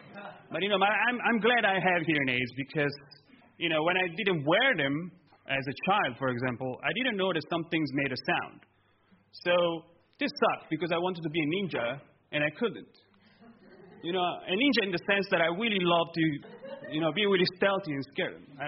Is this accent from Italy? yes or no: yes; Italy; And so I grew up in Italy, so maybe you've heard some of those people over there. They speak very loudly over there